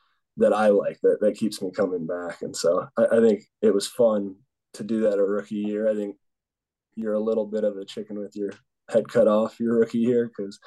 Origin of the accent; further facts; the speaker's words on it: Denver, Colorado, United States; it only enhanced that because I'm from Denver originally.